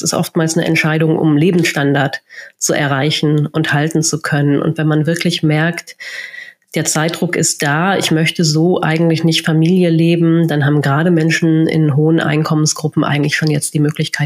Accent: North Rhine-Westphalia, Germany; ich bin in NRW groß geworden

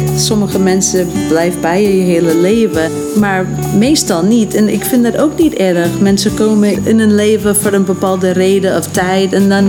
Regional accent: United States; Dutch is a second language; now in Netherlands; Als Amerikaan kan je niet zomaar blijven.

